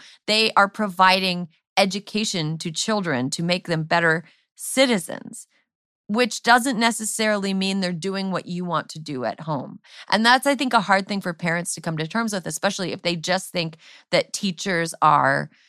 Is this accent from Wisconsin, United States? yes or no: yes; Wisconsin, United States; When I grew up in Wisconsin, I had relatives in Iowa.